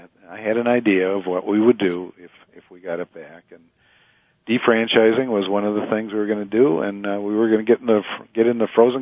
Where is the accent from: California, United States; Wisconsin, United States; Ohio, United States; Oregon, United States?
Wisconsin, United States; Sauk City; also born or lived in Prairie du Sac; I'm from Sauk City and Prairie du Sac. You know, I'm surrounded by the ag community.